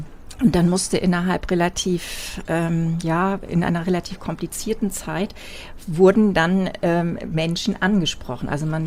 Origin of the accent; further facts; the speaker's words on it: Wesselburen, Schleswig-Holstein, Germany; Na, ich bin ja ein Küstenmensch. Mhm. Ich komme ja aus Wesselburen, also bin in Büsum zur Schule gegangen